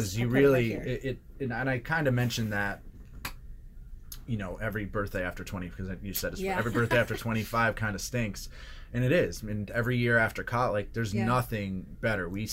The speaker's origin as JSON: {"language": "English", "region": "Connecticut", "country": "United States", "tie": "born or raised there", "said": "And like when I finally got cable in my hometown, from a small hometown in Connecticut."}